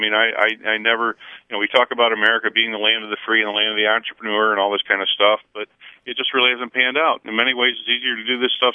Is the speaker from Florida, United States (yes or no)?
no; Michigan, United States; originally I was born and raised in Michigan. I went to school, University of Michigan, and, you know, I spent 23 some odd years overseas, and then I come back to Michigan